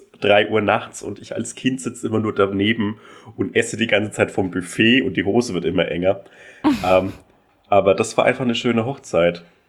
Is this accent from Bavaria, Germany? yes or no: yes; Bavaria, Germany; In der fränkischen Schweiz, die oberfränkische Provinz. Die nächste Stadt hatte für mich, war wirklich eine Stadt, aber sie hatte halt 10.000 Einwohner.